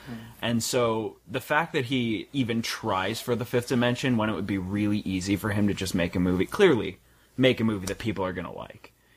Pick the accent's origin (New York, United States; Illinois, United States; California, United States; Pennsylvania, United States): Illinois, United States; Chicago; I'm from Chicago, so the Dark Knight's kind of like crammed down my throat.